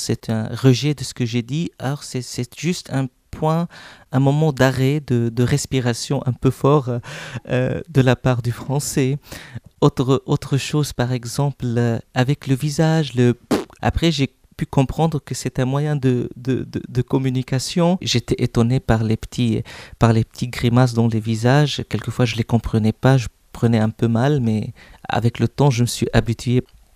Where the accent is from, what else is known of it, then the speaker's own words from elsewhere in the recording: Lebanon; now in Rennes, France; Peut-être car je suis libanais, j'ai beaucoup voyagé, je suis attaché à la mer.